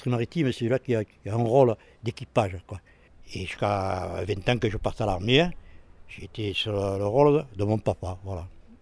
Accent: Pointe Courte, Occitanie, France; born there; Je suis né à la Pointe Courte. Exactement, je voulais dire, il y a un bar-restaurant et bien je suis né au-dessus. Le 8 avril en 1941. Moi je suis né ici

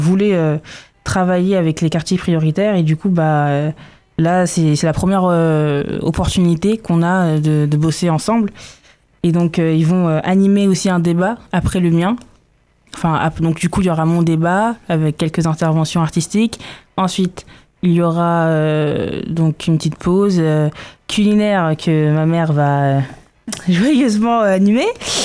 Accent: France; born there; je suis franco-guinéenne. Je suis née en France, de parents guinéens.

